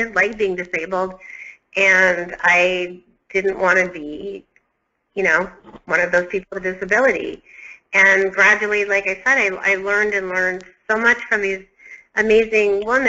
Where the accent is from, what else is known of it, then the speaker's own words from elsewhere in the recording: Canada; We really are so blessed in this country, you know, and I'm from Canada and there as well